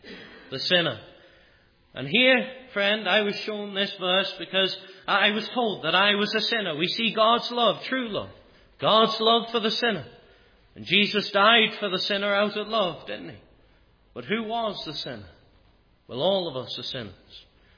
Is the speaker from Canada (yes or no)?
no; Liverpool, North West England, United Kingdom; now in Bridlington, United Kingdom; I was originally from our Liverpool congregation and now from our Bridlington congregation. So for the first 16 years of my life, I was brought up in Liverpool.